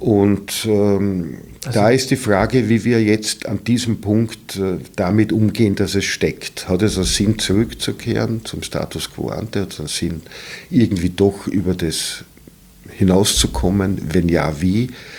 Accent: Vienna, Austria; ich bin als Österreicher kein Deutscher, sagen wir es mentalitätsmäßig, ja. Wobei mir nicht einmal österreichische Identität wirklich etwas sagt, weil ich schon nicht weiß, was habe ich als Wiener mit einem Tiroler Bergbauern jetzt identitätsmäßig oder kulturell gemeinsam.

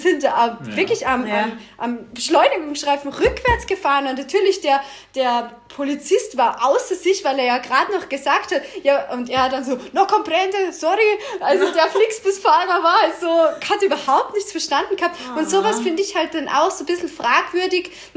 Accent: Salzburg, Austria

